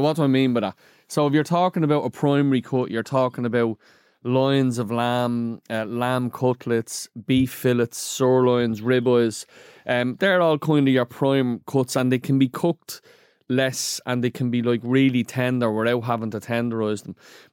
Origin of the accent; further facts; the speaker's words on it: Ireland; And probably the most famous thing as an Irish person is, of course, the coddle.